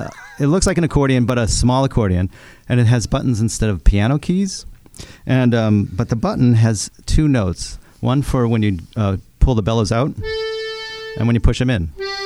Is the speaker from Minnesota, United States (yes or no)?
no; Boston, Massachusetts, United States; I'm originally from Boston, and didn't really grow up.